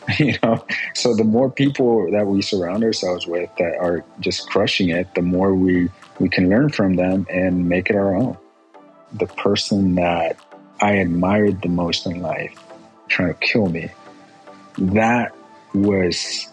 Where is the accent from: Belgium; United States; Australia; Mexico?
Mexico; Guerrero; But I was born in Mexico, as I know you were. I was born in Guerrero, Mexico, which is a very poor town. It has a lot of violence, unfortunately, not only the state, but also, you know, the part I'm from. I think we had, you know, a population of maybe 3,000 people